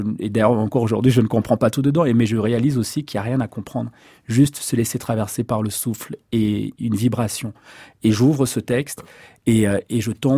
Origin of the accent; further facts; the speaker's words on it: Cameroon; born there; first language fr; Mais je suis né avec le français. Au Cameroun, on parle français et anglais, c'est les deux langues officielles. Lié à l'histoire du Cameroun et de la France, et donc je suis né avec le français.